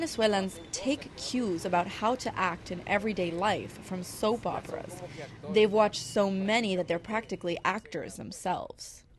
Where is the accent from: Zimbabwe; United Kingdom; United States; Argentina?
Argentina; Growing up in Argentina, these are the over-the-top storylines I used to watch as a kid after school.